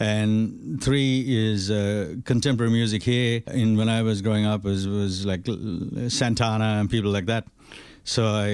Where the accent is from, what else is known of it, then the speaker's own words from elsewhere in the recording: Sri Lanka; when I grew up in Sri Lanka, I didn't even look at the Sri Lankan drums